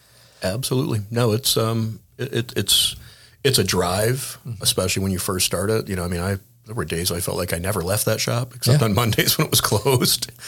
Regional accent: Ireland; I'm Irish, so the idea of a restaurant bar sounds fantastic

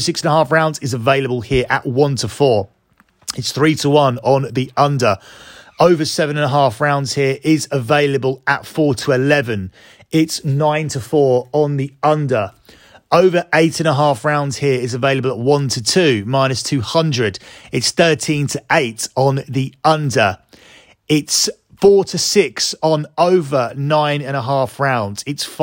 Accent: United Kingdom; I'm a Brit

